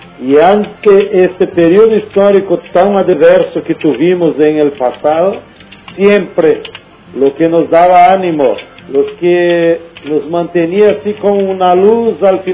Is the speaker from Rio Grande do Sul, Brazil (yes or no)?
yes; Rio Grande do Sul, Brazil; acá en Brasil y en nuestra provincia aquí que somos gauchos de Río Grande do Sul